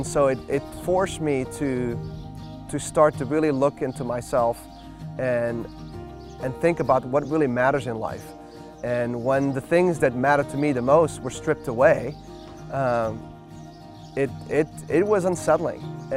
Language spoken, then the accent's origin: English; Belgium; my dad's French, my mom's Dutch, and so I'm an immigrant. I immigrated to Belgium. I was born there.